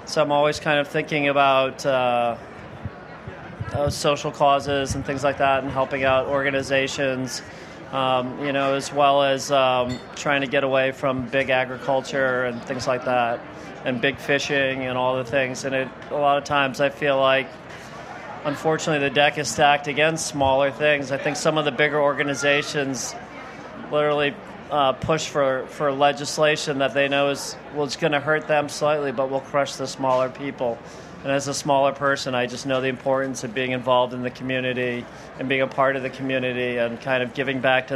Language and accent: English; Rhode Island, United States; now in Charlotte, United States; No, I grew up in Rhode Island, yeah. So moving to the South was a big change for me.